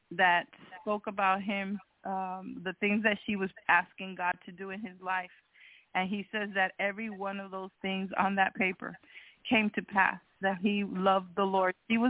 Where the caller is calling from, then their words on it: Texas, United States; from Texas.